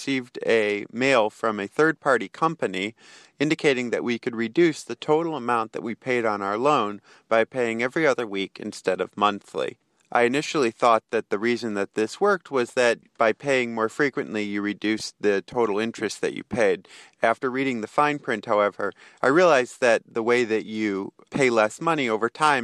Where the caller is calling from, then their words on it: Ann Arbor, Michigan, United States; I'm calling from Ann Arbor, Michigan, and I'm calling with a mortgage question.